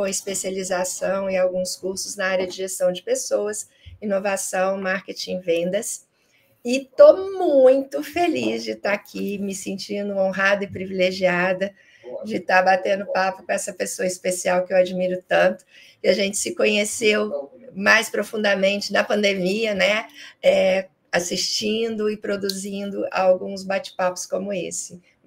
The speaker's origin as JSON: {"language": "Portuguese", "town": "Juiz de Fora", "region": "Minas Gerais", "country": "Brazil", "said": "55 anos, mas a minha voz ainda tem algum tom de 40. E sou de Juiz de Fora, esquina do Rio, como o pessoal gosta de brincar. Tenho um baita orgulho de ser mineira."}